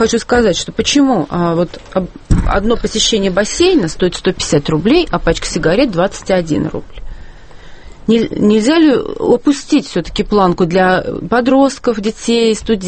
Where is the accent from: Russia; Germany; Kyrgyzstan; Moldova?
Russia; Ivanovo, Ivanovo Oblast; Ну, если говорить о нашем городе, а мы из Иваново